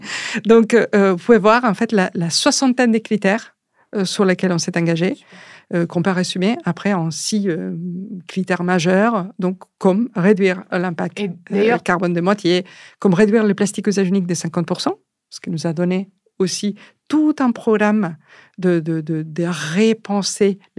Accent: Paris, Île-de-France, France; je pense que en tant que Parisien, on va tous profiter à un moment donné de cette

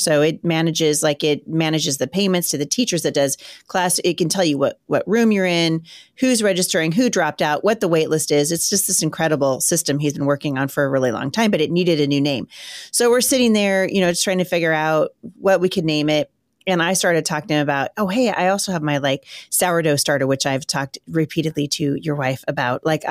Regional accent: Ireland; I should have been Italian, but I'm Irish.

